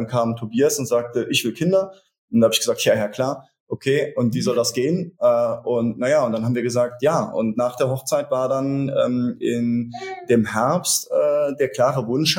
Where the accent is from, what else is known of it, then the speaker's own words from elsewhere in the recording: Eifel, Germany; also ich bin in der Eifel groß geworden